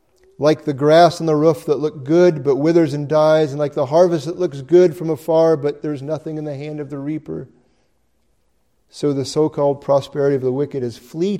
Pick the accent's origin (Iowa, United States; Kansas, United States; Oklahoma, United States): Iowa, United States; I'm from Iowa. It makes me feel at home.